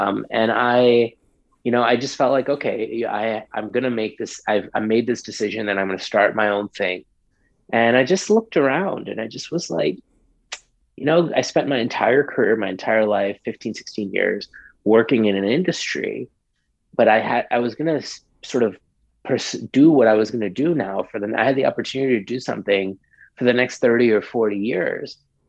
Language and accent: English; New York, United States; And growing up in New York in the 80s, being vegetarian meant that like pretty much my entire food pyramid often was like a slice of pizza.